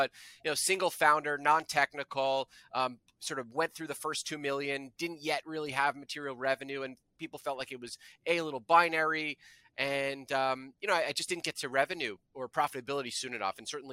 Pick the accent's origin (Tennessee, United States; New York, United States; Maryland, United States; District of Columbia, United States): New York, United States; New York City; I grew up in New York City.